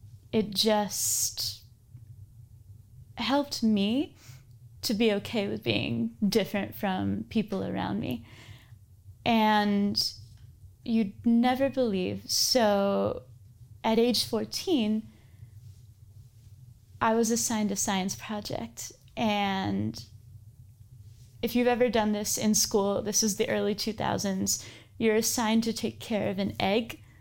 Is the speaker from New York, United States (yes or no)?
yes; New York, United States; So growing up in the early 2000s, I'm from Fulton County, New York, raised by a single mom who's an immigrant to this country from India.